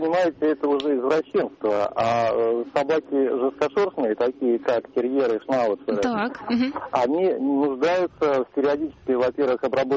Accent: Moscow, Russia; я из Москвы.

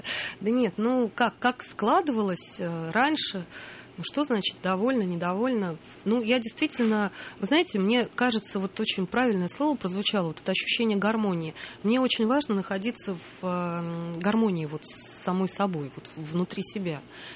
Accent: Moscow, Russia; born there; Я, знаете, я приезжаю, я родилась в Москве, я москвичка, и это город, где мне тоже очень хорошо.

